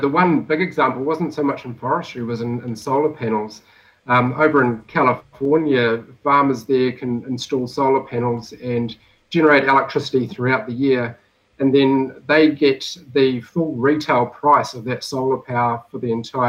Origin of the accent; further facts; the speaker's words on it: Waikato, New Zealand; now in Canterbury, New Zealand; I was born and bred in the Waikato, dairy import from the North Island, so like many of us down here.